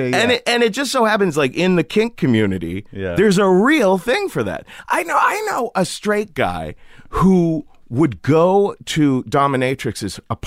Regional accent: Cincinnati, Ohio, United States; I grew up in Cincinnati

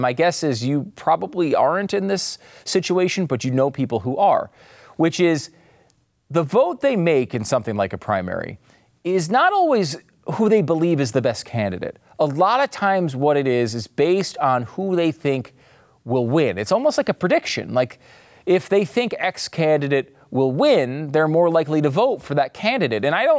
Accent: Northeast, United States; Now, I grew up in the Northeast, okay? I moved here for a reason to Texas because it's warmer.

